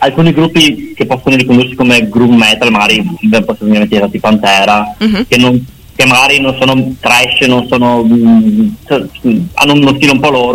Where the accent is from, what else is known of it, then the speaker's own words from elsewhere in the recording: Vicenza, Veneto, Italy; noi veniamo dall'underground di Vicenza.